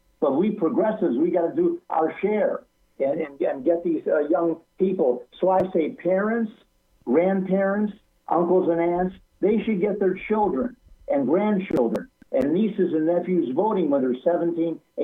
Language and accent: English; Illinois, United States; Illinois, I'm from Illinois.